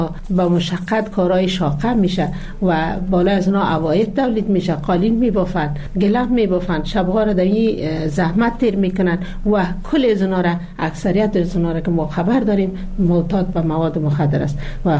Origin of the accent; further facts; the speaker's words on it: Jowzjan, Afghanistan; در این جوزجان در ولایت ما